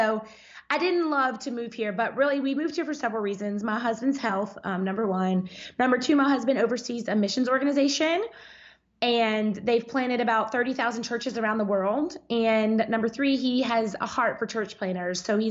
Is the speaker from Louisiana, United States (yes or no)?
yes; Louisiana, United States; moved away as an adult; also born or lived in Dallas, Texas; now in Florida, United States; We are born and raised in Louisiana.